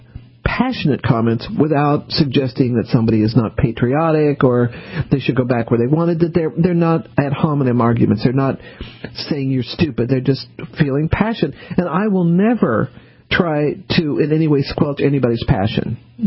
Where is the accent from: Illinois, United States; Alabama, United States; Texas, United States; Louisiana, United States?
Louisiana, United States; New Orleans; born there; look, I'm a Southerner, right? I was born in New Orleans.